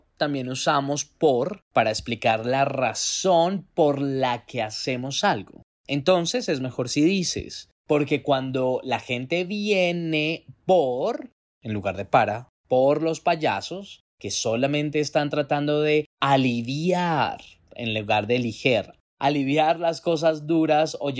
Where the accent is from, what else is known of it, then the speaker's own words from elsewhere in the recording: Colombia; al momento de grabación de este capítulo, estamos en elecciones presidenciales en mi país y uno de los que compiten por la presidencia se llama Rodolfo Hernández.